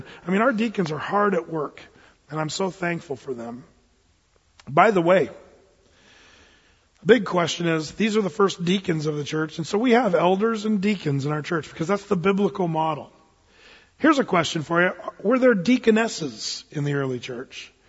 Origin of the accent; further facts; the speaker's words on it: Portland, Oregon, United States; Come on, we're from Portland.